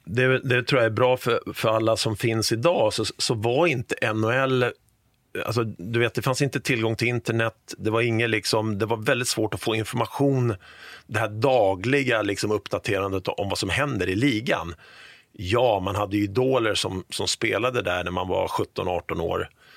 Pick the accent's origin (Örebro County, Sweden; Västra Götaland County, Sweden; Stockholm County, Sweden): Stockholm County, Sweden; Sollentuna; jag kommer ihåg att man nu spelar på garageuppfarten med mina två bröder hemma i Sollentuna här